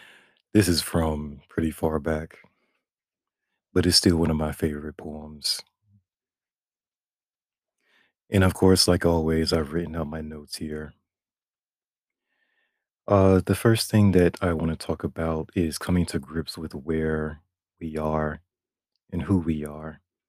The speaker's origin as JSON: {"language": "English", "region": "Florida", "country": "United States", "tie": "born or raised there", "said": "And growing up in Florida, it's very flat. There's no mountains. It never snows."}